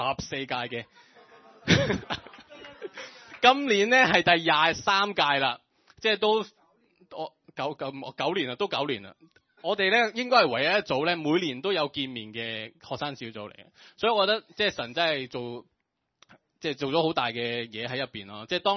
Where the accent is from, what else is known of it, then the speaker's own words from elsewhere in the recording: China; 我哋中國人啦，中國人啦